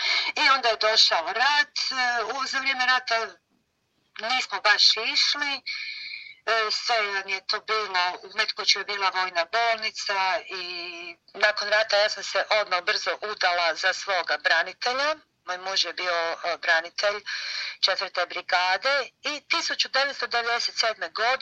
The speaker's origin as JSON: {"language": "Croatian", "region": "Federation of Bosnia and Herzegovina", "country": "Bosnia & Herzegovina", "tie": "born there", "said": "Kako sam rođena blizu Međugorja i od prvog dana mi smo čuli"}